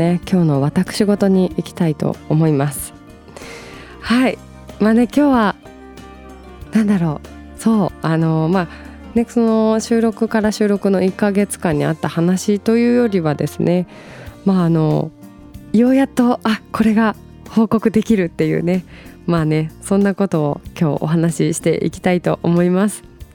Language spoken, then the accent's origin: Japanese; Hamamatsu, Shizuoka, Japan; 地元静岡の、まあ、浜松市になるんですけどね、